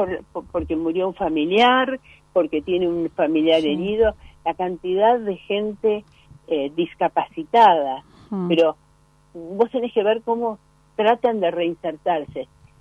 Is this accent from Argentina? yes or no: no; Ukraine; es muy grande, pero los ucranianos resistiremos